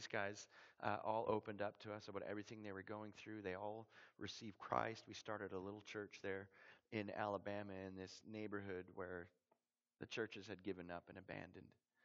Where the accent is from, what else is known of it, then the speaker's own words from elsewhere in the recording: Canada; I'm from Canada.